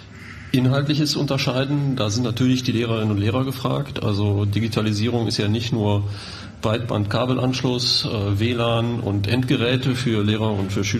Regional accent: Cologne, North Rhine-Westphalia, Germany; born there; Ich bin gebürtiger Kölner, inzwischen 52 Jahre alt

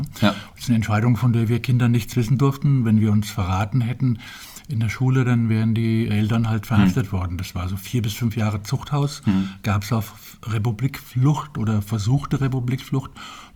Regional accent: Brandenburg, Germany; born there; Ja, das war ganz im Südosten von Berlin, also mit einer sehr großen Nähe zu dieser Metropole, die ich dann quasi mit der Muttermilch schon aufsaugen konnte, weil wir an der Endstation der S-Bahn gewohnt haben.

